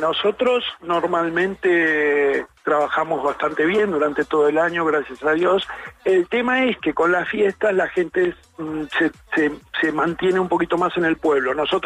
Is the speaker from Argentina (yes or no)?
yes; Argentina; se nota que soy argentino. Toda mi vida trabajé en Argentina en turismo y más en la parte de hoteles